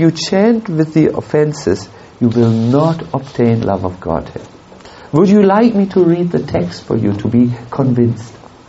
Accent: Northern Germany, Germany; We come from North Germany, you know, we are not easy people.

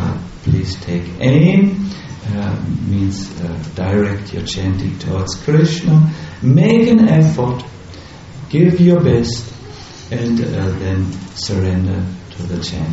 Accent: Germany; English is a second language; I'm sorry, we come from Germany, we are sort of uncivilized.

